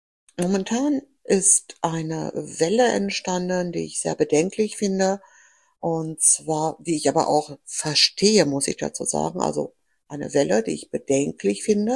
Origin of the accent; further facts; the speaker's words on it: Greece; born there; German is a second language; denn ich bin gebürtige Griechin und ich habe mich nicht keinen deutschen Ausweis, keinen deutschen Pass. Ich empfand das auch nie als notwendig, denn ich spreche die Sprache perfekt